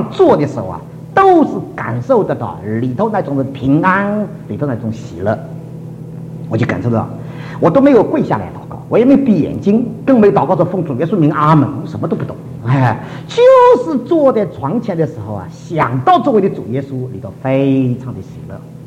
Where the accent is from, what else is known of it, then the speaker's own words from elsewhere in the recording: Shanghai, China; 我们上海人